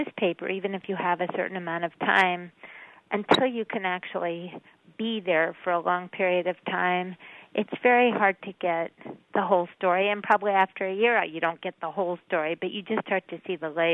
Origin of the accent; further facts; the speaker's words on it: Ohio, United States; moved away as an adult; now in New York, United States; I grew up in Ohio, but I moved to New York when I was 21 or 22 after college.